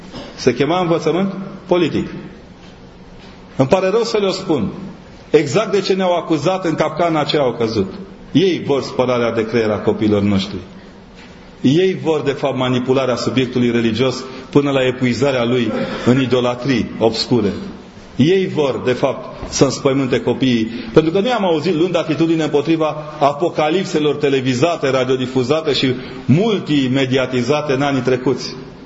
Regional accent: Brașov, Brașov County, Romania; Deși sunt de la Poalele Tâmpe, aș putea să-mi permit luxul.

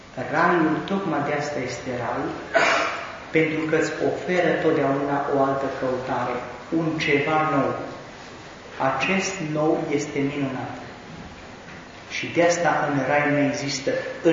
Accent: Turda, Cluj County, Romania; now in Alba Iulia, Romania; Deloc sunt din Turda, așa că nu sunt un musafir.

